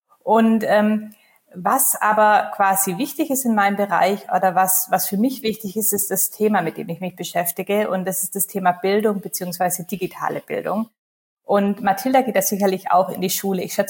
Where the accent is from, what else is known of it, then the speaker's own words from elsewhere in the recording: Stuttgart, Baden-Württemberg, Germany; now in Hamburg, Germany; Großraum Stuttgart, Süddeutschland.